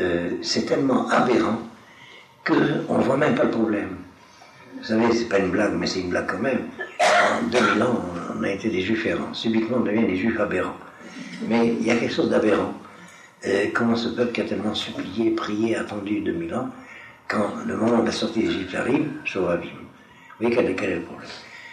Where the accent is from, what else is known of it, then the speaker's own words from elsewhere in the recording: Brazil; moi je suis brésilien.